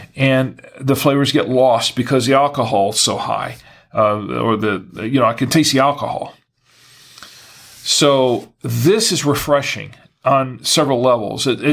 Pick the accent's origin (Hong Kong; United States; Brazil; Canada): United States; Not so much me, also being American, but a lot of Americans do.